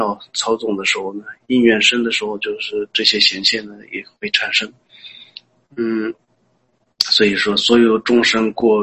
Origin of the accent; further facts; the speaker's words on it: Tibetan areas, China; 所以在我记得在小时候在藏区各种各样的规矩比较多